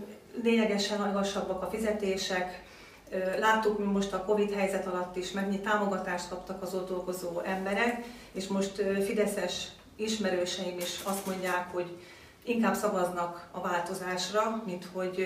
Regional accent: Győr, Győr-Moson-Sopron, Hungary; born there; Győr 1-es választókörzetéből. Én Győrben születtem, azóta is ott élek.

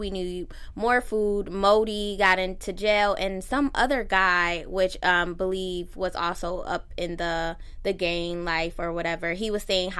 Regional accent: Buffalo, New York, United States; I am from Buffalo.

